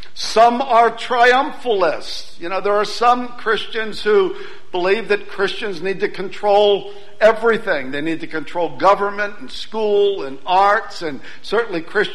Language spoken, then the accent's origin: English; United States; I'm an American. As an American, I've grown up in a culture where I am reminded that I have rights.